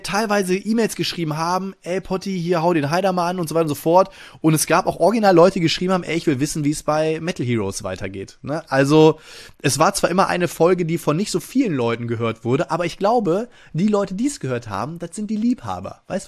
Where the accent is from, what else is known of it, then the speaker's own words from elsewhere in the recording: Friedrichshafen, Baden-Württemberg, Germany; born there; gleichzeitig in meinem Geburtsort da über die Spieldorf zu schlendern. Die haben ja auch so kleine Messehallen da in Friedrichshafen.